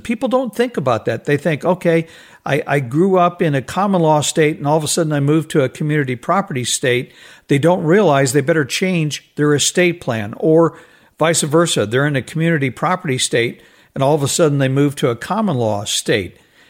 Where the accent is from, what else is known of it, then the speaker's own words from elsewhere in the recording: Arizona, United States; I grew up in Arizona, so I'm well aware of the temperatures